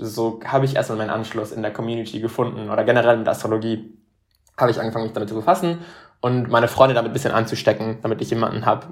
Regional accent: Panama; first language Spanish; German is a second language; now in Germany; Ich wie gesagt, bin ursprünglich aus Panama und ich bin auch mit der Sprache Spanisch aufgewachsen. Sprich, ich konnte bis 2014 überhaupt kein Deutsch und bin nach Deutschland gezogen, ohne auch Deutsch sprechen zu können.

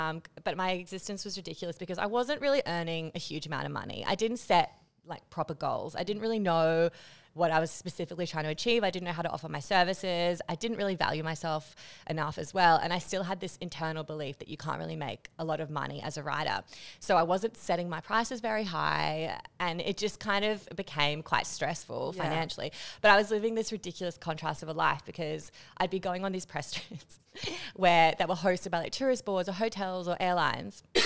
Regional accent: Australia; So as an Australian, you have a year on that working visa

